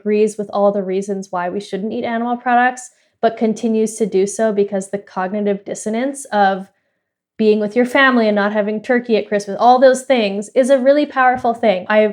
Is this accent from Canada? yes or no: yes; Edmonton, Alberta, Canada; I grew up here in Edmonton, Alberta, where I'm calling in from today, and we are known for oil and gas and cattle ranching.